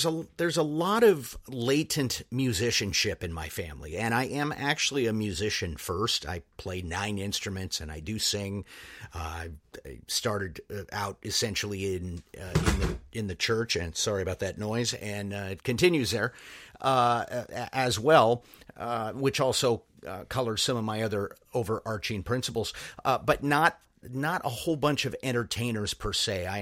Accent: Redding, California, United States; I'm from Redding, California. I've pretty much lived in Northern California my whole life with the exception of military time.

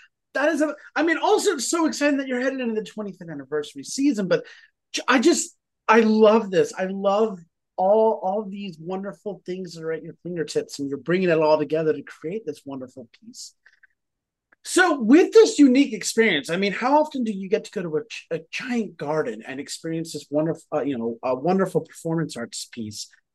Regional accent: New York, United States; So I know that, I mean, as a New Yorker

